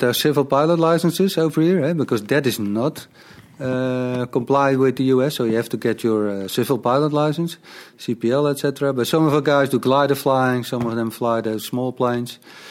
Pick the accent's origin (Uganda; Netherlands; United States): Netherlands; English is a second language; although we are foreign and we're from the Netherlands.